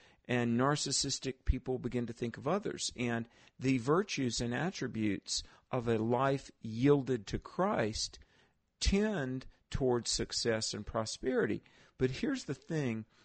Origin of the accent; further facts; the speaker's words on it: the South, United States; growing up in the South, we were poor and didn't know it